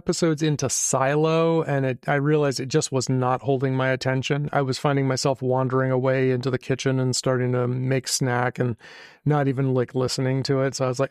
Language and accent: English; Vermont, United States; but it's kind of funny because this is how I remember things largely being growing up in Vermont. I'm kind of used to that.